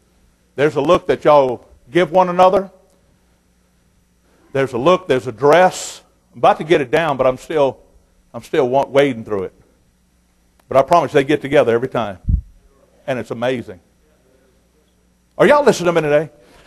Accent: Chicago, Illinois, United States; I said, well, I can get them knocked off for $25. I'm from Chicago.

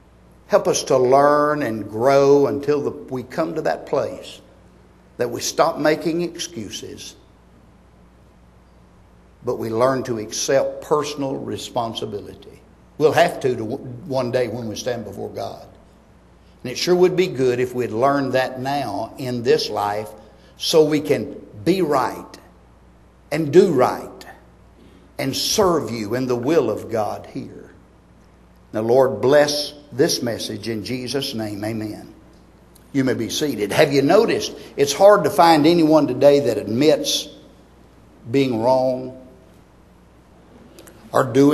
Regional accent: Texas, United States; When I was a boy growing up in East Texas, we used to call it passing the buck.

